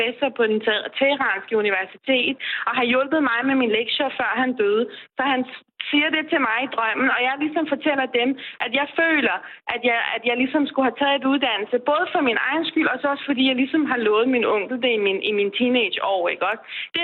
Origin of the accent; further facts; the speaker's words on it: Iran; Danish is a second language; jeg kommer jo fra Mellemøsten, jeg er iraner